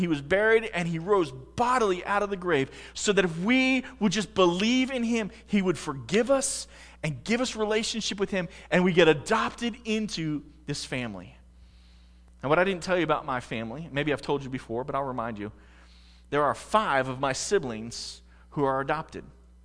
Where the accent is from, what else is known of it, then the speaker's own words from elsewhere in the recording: Pennsylvania, United States; All right, I grew up in Pennsylvania. My dad was born and raised in South Philly. So we are Philadelphia sports nuts.